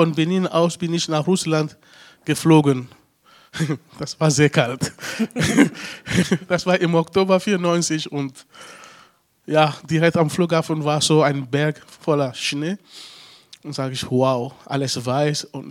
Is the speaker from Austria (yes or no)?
no; Togo; now in Germany; Ich komme aus Togo, das ist in Westafrika. Zwischen Ghana und Nigeria.